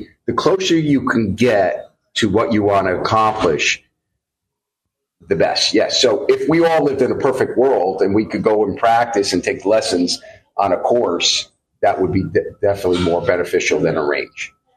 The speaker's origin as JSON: {"language": "English", "region": "Northeast", "country": "United States", "said": "really started off in hockey because I'm from the Northeast at the age 3 and a half"}